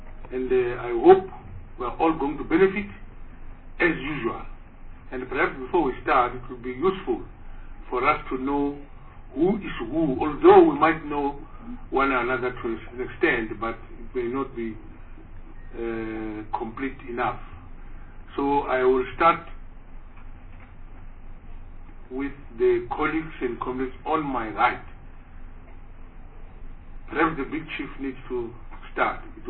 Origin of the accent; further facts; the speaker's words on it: Limpopo, South Africa; from Limpopo Province, in the Select Committee on Economic and Foreign Affairs in the NCOP.